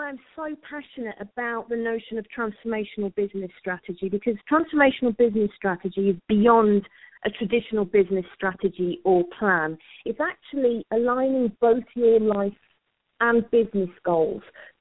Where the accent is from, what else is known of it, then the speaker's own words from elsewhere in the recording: United Kingdom; some of the challenges that I faced being brought up in the UK as an Indian Sikh were around some of the cultural traditional things, gender expectations.